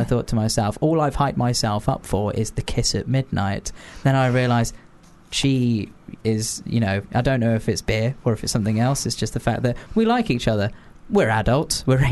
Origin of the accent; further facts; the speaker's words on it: South West England, United Kingdom; because I come from Devon